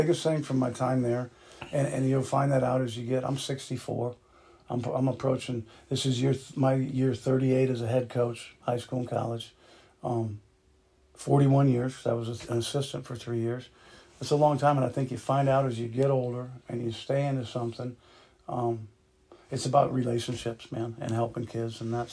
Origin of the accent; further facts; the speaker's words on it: DeWitt, United States; I grew up in DeWitt, so it was closer to home. I saw my sister there, family, my folks were there.